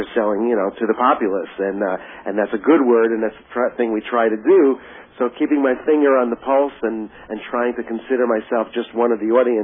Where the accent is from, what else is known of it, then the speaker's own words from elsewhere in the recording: New York, United States; also born or lived in Florida; As a self-taught musician growing up in New York and then Florida